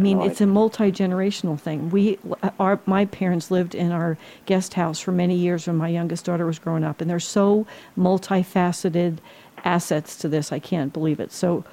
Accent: New Jersey, United States; like when I grew up in Jersey, for example, lots of the neighborhoods, like I had lots of friends who were Italians

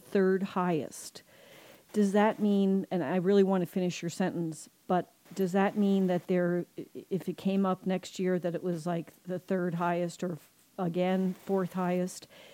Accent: New Jersey, United States; I grew up on the Jersey Shore, loved it. It's one of the happiest memories I have of being a kid.

